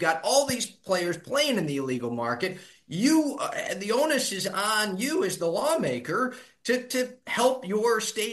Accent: Michigan, United States; I remember growing up in Michigan, it was real easy to just jump on I-94 and go over into Windsor when I turned

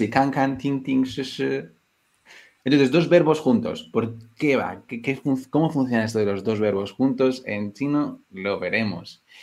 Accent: Spain; Es que como buen español.

